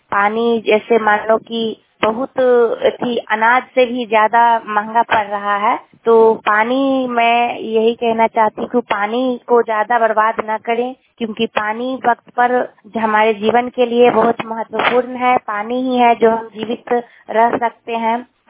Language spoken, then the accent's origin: Hindi; Nagar Nausa, Bihar, India; गांव नगर नौसा, जिला नालंदा से।